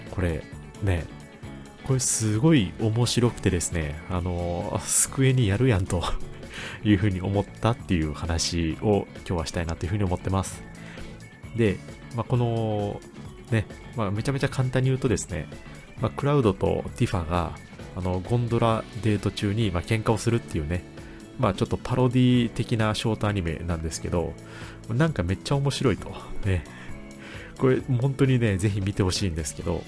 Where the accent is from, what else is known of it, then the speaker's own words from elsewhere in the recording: Kansai, Japan; 実は僕関西生まれの関西育ちなんで